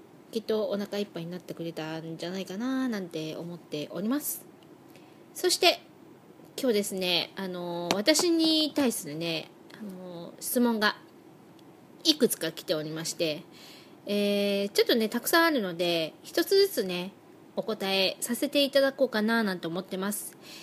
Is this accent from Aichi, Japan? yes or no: yes; Nagoya, Aichi, Japan; now in Tokoname, Japan; で実は私名古屋出身、名古屋育ちなんですけど、名古屋から常滑に出てきたのが、まあ、6、7年前